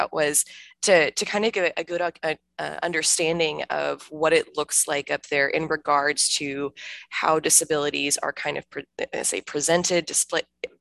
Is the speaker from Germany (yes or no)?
yes; Germany; I grew up in Germany in the 90s.